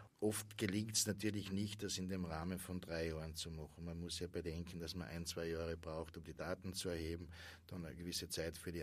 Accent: Carinthia, Austria; born there; Als gebürtiger Kärntner kämpfe ich immer noch mit dem Deutsch.

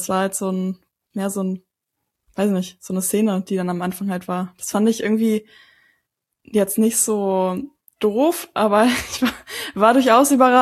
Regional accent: Northern Germany, Germany; ich komme auch aus Norddeutschland. Ich bin auch immer überall mit dem Fahrrad hingefahren.

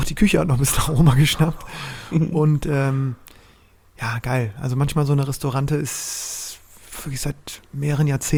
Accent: Bremen, Germany; als Bremer

